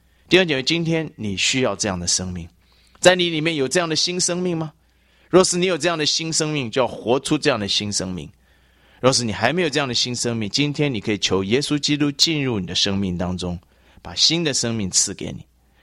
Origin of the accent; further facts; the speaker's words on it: China; 你知道我们中国人对宗教有一种同样一种将功补过的观念